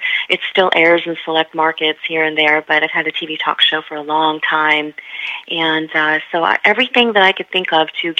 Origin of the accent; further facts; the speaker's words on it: Detroit, Michigan, United States; And I'm from the Detroit metropolitan area, right?